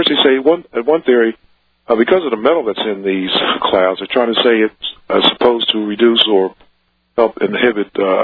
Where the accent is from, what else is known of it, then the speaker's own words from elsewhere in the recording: Philadelphia, Pennsylvania, United States; It's in Philadelphia, too. I'm from Philly.